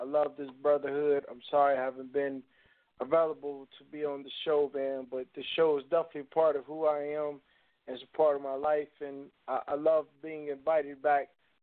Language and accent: English; Indianapolis, Indiana, United States; I'm from Indianapolis, Indiana.